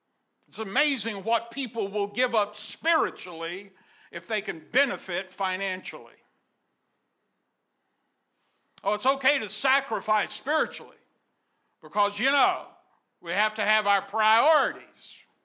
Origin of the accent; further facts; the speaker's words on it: Texas, United States; I know it is hard for some of y'all to believe that I'm actually from East Texas because I speak so refined and sophisticated.